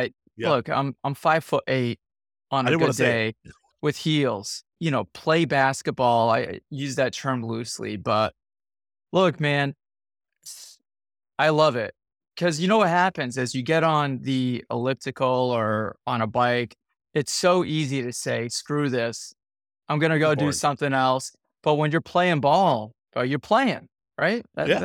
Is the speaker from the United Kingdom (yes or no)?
no; Worcester, Massachusetts, United States; moved away as an adult; Yeah, I was born and raised in Worcester, Massachusetts. I lived there for pretty much up until the age of 20, 21, interspersed with some military duties in that time.